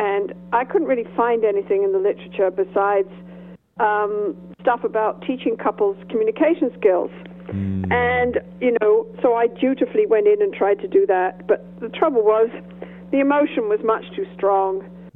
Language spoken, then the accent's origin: English; Canada; I'm a Canadian professor at Canadian University.